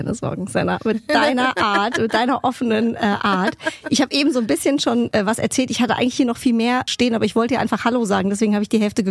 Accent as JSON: {"language": "German", "town": "Frankfurt", "region": "Hesse", "country": "Germany", "said": "Ey, 2 Frankfurter Match und wir haben uns jetzt erst getroffen."}